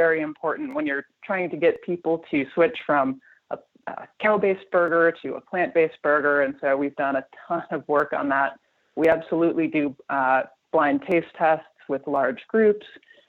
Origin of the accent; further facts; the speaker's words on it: Midwest, United States; I'm from the Midwest, and he's a huge fan of White Castle.